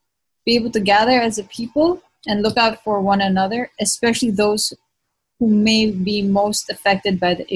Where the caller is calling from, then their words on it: Oakland, California, United States; and I'm tuning in from Oakland, California.